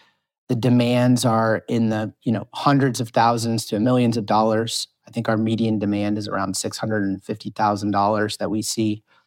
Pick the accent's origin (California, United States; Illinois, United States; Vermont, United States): Vermont, United States; There was a hospital actually from my home state of Vermont there